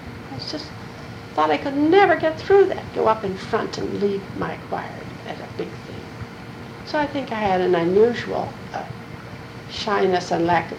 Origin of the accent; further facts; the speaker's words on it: West Middlesex, United States; he was from my hometown of West Middlesex. We had grown up together.